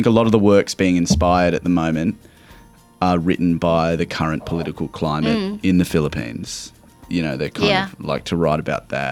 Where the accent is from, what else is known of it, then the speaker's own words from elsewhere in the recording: New South Wales, Australia; I grew up in the Sutherland Shire and experienced a great deal of racism and a great deal of bigotry as well.